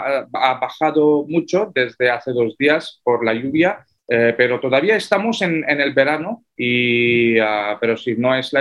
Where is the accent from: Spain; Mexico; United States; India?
India; New Delhi, Delhi; Spanish is a second language; Yo soy de la capital de Nueva Delhi.